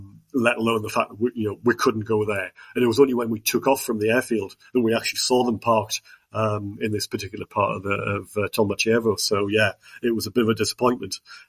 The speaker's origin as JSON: {"language": "English", "town": "Newcastle", "region": "North East England", "country": "United Kingdom", "said": "Bearing in mind, I'm from Newcastle, and that's, you know, pretty much where my local kind of aviation experiences were"}